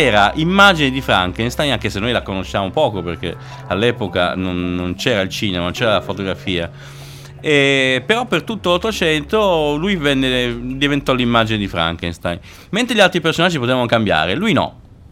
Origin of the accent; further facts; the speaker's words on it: Sassari, Sardinia, Italy; born there; now in Tuscany, Italy; Vivo in Toscana, ma sono sassarese di nascita.